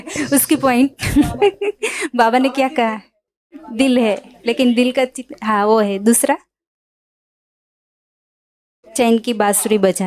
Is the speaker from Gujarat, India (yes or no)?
yes; Surat, Gujarat, India; मैं गुजरात से सूरत से आई हूँ।